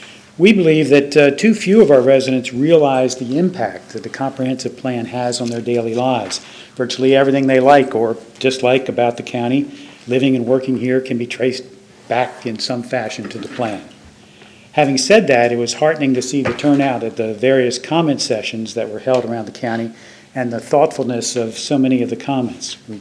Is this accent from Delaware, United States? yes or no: yes; Milton, Delaware, United States; from Milton.